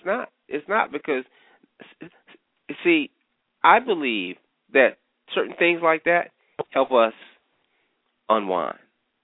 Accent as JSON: {"language": "English", "region": "New York", "country": "United States", "tie": "born or raised there", "said": "I grew up in New York."}